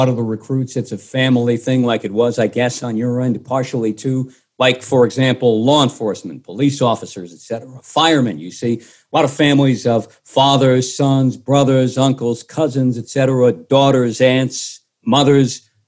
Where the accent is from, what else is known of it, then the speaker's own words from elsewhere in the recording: Manhattan, New York, United States; I wanted to be a bus driver or a subway conductor growing up in Manhattan.